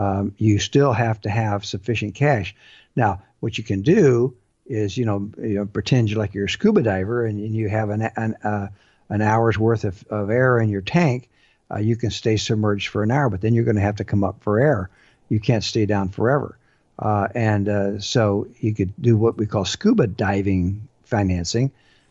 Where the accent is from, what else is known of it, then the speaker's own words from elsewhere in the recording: California, United States; I can remember years ago when I would travel from my hometown in Southern California to my school in Provo, Utah